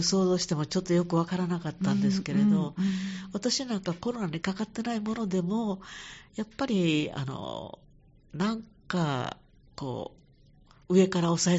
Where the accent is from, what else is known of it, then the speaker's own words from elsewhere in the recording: Osaka, Japan; 私は堺で生まれて、はい、あの泉州地方で育ったんで